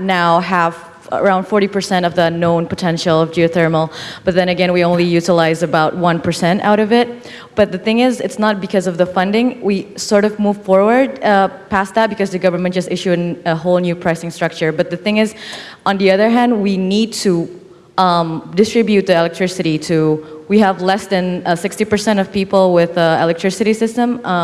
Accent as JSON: {"language": "English", "country": "Indonesia", "said": "I'm from Indonesia."}